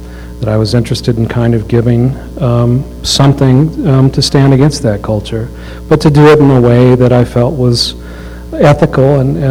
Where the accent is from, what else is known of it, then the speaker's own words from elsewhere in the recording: Utah, United States; I really felt like I was raised in Utah Valley, that I was not exposed to a lot of things going on in the world.